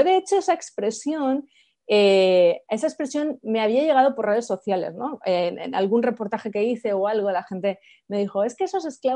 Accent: Spain; moved away as an adult; Yo vengo de España, sí que es cierto que mi visión es la visión de una persona europea, ¿no?

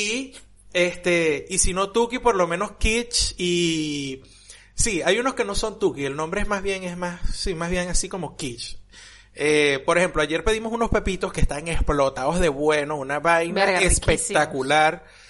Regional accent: Venezuela; Ah, sí, yo soy de Venezuela, sí.

